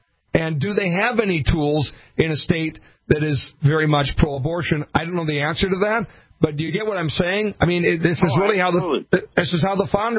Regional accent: Montevideo, Minnesota, United States; also born or lived in Sioux Falls / Pipestone / Luverne; I'm a Minnesota kid. You know, I grew up in Montevideo, Minnesota, and called Minnesota home from the time of my birth, really. Born in Sioux Falls, but we lived in Pipestone at the time, moved to Laverne, then went to Montevideo.

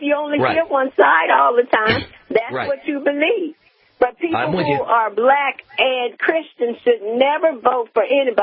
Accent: Virginia, United States; I'm a person from Virginia who held elective office, and I'm black.

